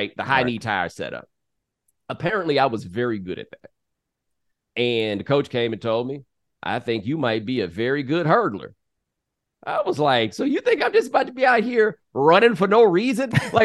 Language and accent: English; Texas, United States; But I'm from Texas, right? Mm. You know how the football thing is.